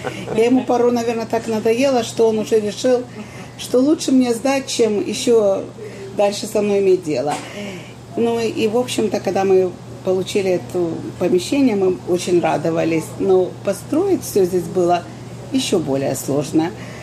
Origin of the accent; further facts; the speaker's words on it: Kharkiv, Kharkiv Oblast, Ukraine; moved away; мы вообще из Харькова.